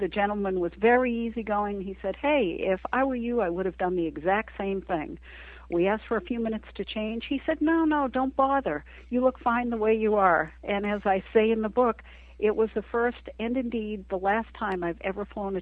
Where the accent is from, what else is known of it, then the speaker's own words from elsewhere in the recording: New England, United States; we grew up in New England, and we used to spend quite a bit of time at Race Point Beach